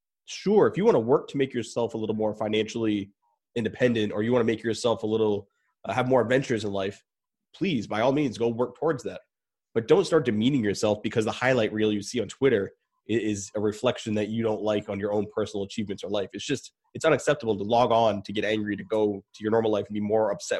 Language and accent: English; Rhode Island, United States; You know, I live in Rhode Island. I grew up in Rhode Island predominantly, and this is where I am now